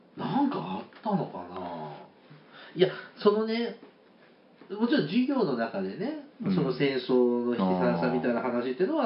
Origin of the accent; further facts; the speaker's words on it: Nagasaki, Japan; now in Fukuoka, Japan; 僕は今大学の関係で福岡に住んでいますが、育ちは長崎県なので、小学生の頃から8月9日に平和学習を受けてきました。